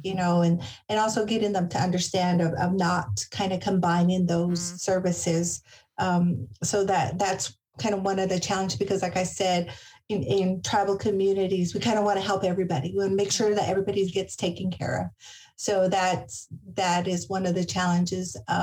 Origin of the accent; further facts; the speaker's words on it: New Mexico, United States; there were some tribes I know in my home state of New Mexico that are still closed.